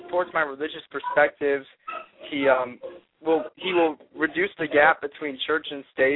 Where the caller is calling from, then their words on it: Michigan, United States; I'm calling from Michigan.